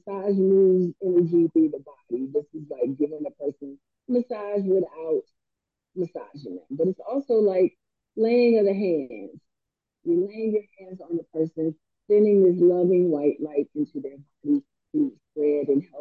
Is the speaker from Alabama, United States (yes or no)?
yes; Alabama, United States; yeah, you would think, but I'm from the South. I'm from the South. I'm from Alabama. I'm not from New Orleans